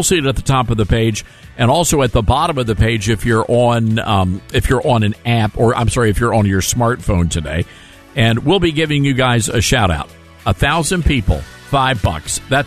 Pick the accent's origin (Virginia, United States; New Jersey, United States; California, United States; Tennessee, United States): Tennessee, United States; Well, I'm from Tennessee, so you know I got a Memphis dry rub thing going on here, Wayne.